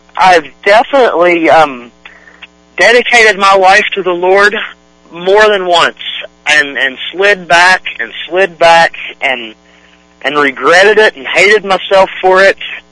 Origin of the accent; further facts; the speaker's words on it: Beckley, West Virginia, United States; I'm 34 years old. I grew up in Beckley, West Virginia, and I was raised by my mom and my grandma.